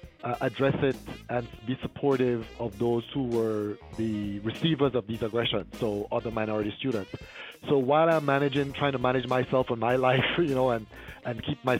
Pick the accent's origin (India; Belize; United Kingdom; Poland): Belize; now in United States; Well, I was raised in Belize in Central America. I came to the U.S. a few decades ago.